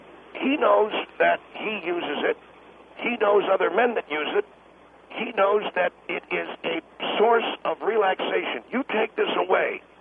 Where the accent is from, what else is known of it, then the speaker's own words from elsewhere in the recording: United States; Now you are accusing me, an American